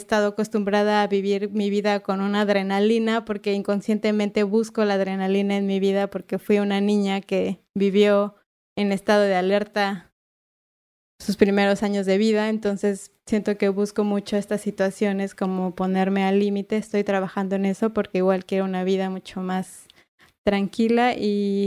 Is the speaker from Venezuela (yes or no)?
no; Mexico City, Mexico; born there; yo nací en la CDMX. Ahí en el IMSS, en la clínica con número